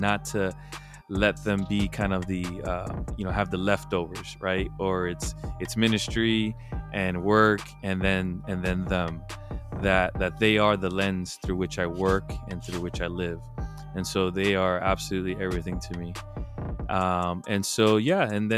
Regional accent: Homestead, Florida, United States; also born or lived in Miami; And so so I'm originally from Miami, Florida. I was born in Miami. I came to essentially, I was raised and went to school and I got married in a small town called Homestead, Florida

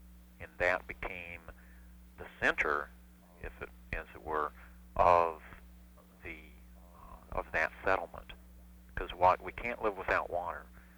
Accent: West Virginia, United States; I grew up in West Virginia. West Virginia is one of the few states that has all natural boundaries.

